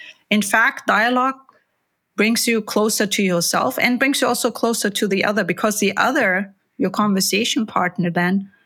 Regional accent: Germany; Growing up in Germany was truly a privilege, a blessing, really

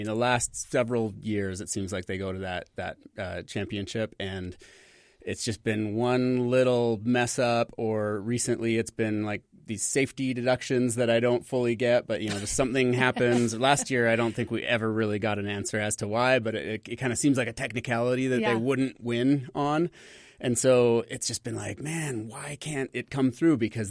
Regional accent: Calgary, Alberta, Canada; In Canada, okay. In Calgary.

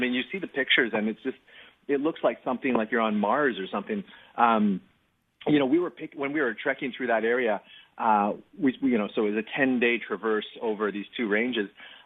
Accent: British Columbia, Canada; growing up on the West Coast here in Canada, I've been in love with mountains since I was a child.

